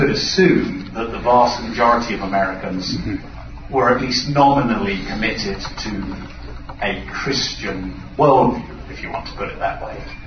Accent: United Kingdom; I grew up in Britain where well under 10% of the population goes to church regularly.

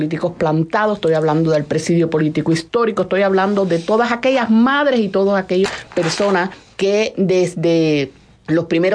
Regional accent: Cuba

